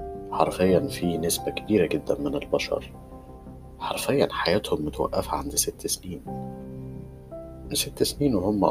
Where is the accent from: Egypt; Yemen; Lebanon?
Egypt; احنا كشعب مصري جميل بنحب قوي الجدال